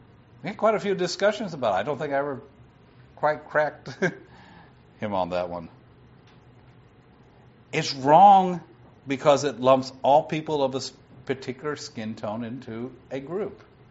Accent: the North, United States; Because I grew up in the North, and I never ran across prejudice.

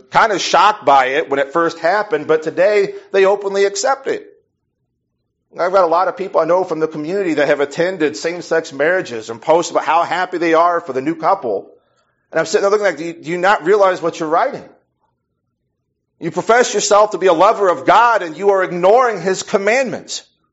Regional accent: Illinois, United States; now in Iowa, United States; I grew up in Illinois and dealt with Chicago politics and the way in which Chicago did things.

